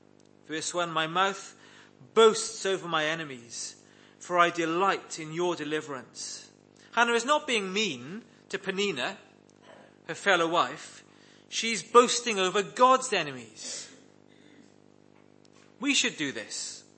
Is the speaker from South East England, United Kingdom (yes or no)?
no; Wales, United Kingdom; The legacy of the church I grew up in Wales was that I learned hundreds of biblical hymns